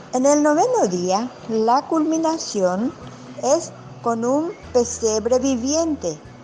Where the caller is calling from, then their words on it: Asunción, Paraguay; de Asunción, Paraguay.